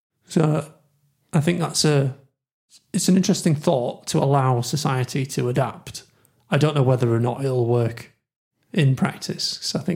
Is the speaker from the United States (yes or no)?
no; United Kingdom; I'm British, so it takes about 100 years for us to adapt to anything, doesn't it?